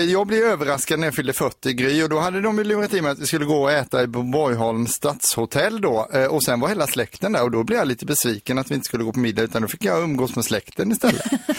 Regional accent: Ramdala, Blekinge, Sweden; I Ramdala, byn där jag kommer ifrån, hade vi en ekiperingsaffär

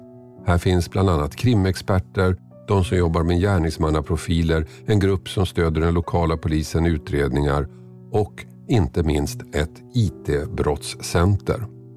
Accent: Tumba, Stockholm County, Sweden; Det hände i Tumba, orten där jag växte upp.

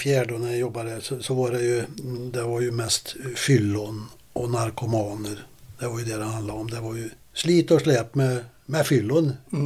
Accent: Karlstad, Värmland, Sweden; Då var jag hemma i Karlstad.

